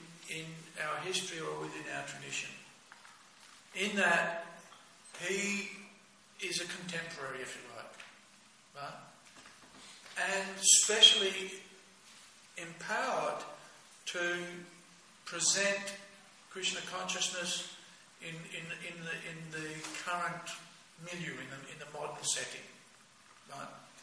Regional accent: Australia; I said, no, mate, he's a Kiwi and I'm an Aussie.

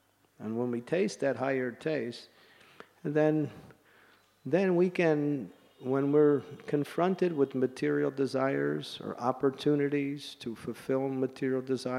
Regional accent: United States; And when I grew up in America, they used to have

